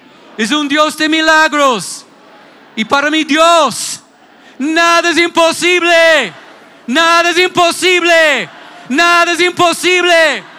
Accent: Pittsburgh, Pennsylvania, United States; born there; cuando yo era niño de 3 años, toda mi familia era católica. Estuvimos en Pensilvania, en Pittsburgh, donde yo nací.

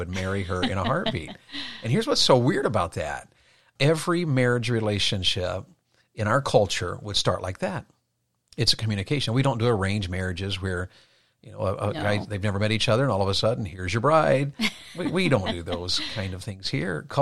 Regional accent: Tennessee, United States; She's from Ohio. I'm from Tennessee.

